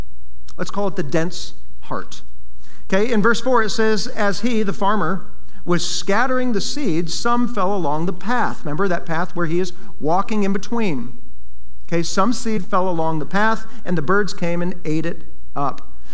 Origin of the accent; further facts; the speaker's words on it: Iowa, United States; before they had combines and all these big tractors like I grew up with in Iowa.